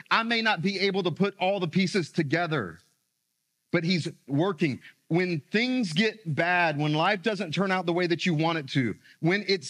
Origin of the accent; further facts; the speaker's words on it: Florence, South Carolina, United States; also born or lived in Myrtle Beach; When I was a young kid, before we moved to Myrtle Beach, South Carolina, I grew up in Florence, South Carolina. We call it Flowtown.